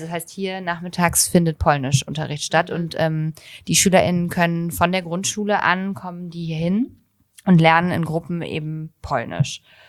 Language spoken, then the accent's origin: German; Bonn, North Rhine-Westphalia, Germany; Bonn ist meine Heimatstadt.